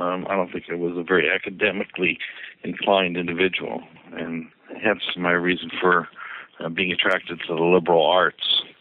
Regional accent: Los Angeles, California, United States; I grew up in Los Angeles.

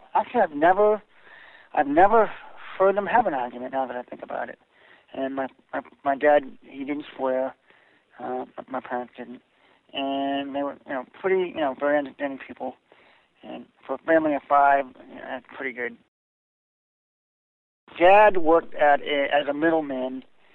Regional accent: Stoneham, Massachusetts, United States; also born or lived in Ohio; Yep, I grew up in Stoneham, Massachusetts. I spent my whole childhood there. And went to college out in Ohio, Kent State. Then I moved back to Massachusetts.

